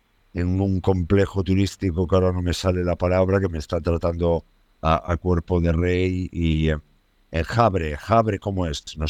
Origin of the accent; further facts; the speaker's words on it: Galicia, Spain; Yo soy gallego, que estoy... Yo también vivo en una isla en Galicia, en la isla de Arosa, que es en la provincia de Pontevedra